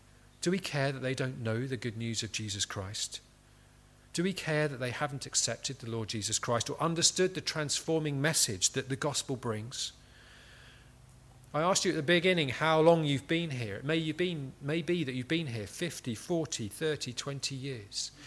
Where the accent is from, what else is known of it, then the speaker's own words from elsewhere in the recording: United Kingdom; And I said, look, I'm British.